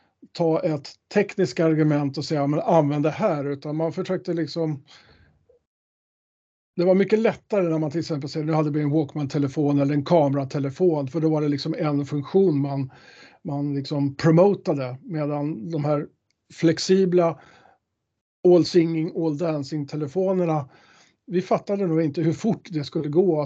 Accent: Sweden; Jag är svensk och jag började i Sverige

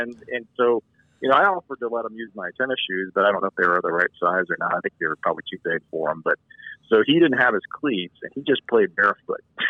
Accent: Baltimore, Maryland, United States; now in California, United States; Well, I'm from Baltimore originally, so I'm a long-suffering Baltimore Orioles fan. I've been a fan of the team since I was, you know, born and raised in Baltimore in that area.

